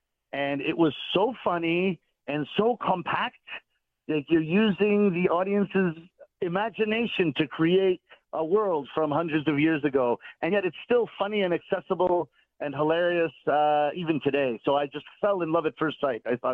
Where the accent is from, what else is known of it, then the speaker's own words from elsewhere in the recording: Toronto, Ontario, Canada; born there; Yeah, I was born in Toronto, Canada